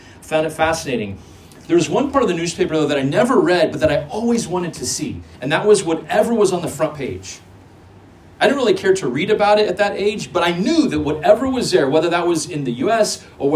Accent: Dallas, Texas, United States; so I grew up in Texas, in the city of Dallas.

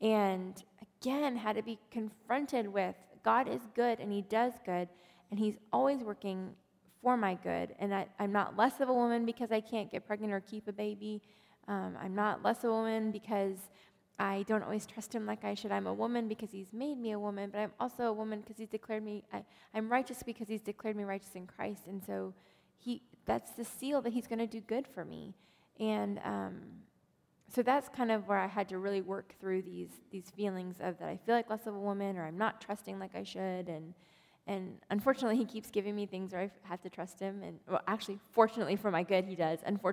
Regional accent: Texas, United States; now in Little Rock, United States; And he's from Ohio, and I grew up in Texas.

